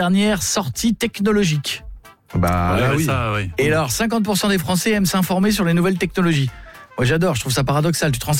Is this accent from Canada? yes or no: no; France; Moi, je suis un bon Français, moi.